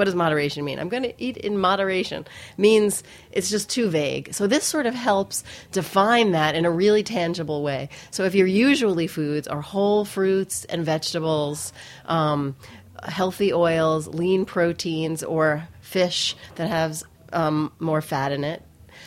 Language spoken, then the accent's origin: English; New York City, New York, United States; I grew up in New York City, and my family was really into, you know, turning me on to different foods.